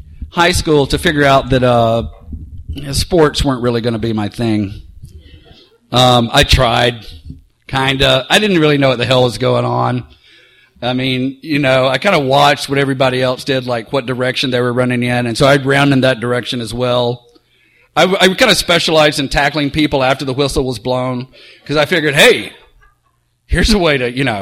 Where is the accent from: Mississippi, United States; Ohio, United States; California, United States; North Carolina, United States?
Mississippi, United States; to go back and teach at Ole Miss in my home state for a year, which, of course, was an honor. But you know, a lot had changed in my life since when I lived in Mississippi and now.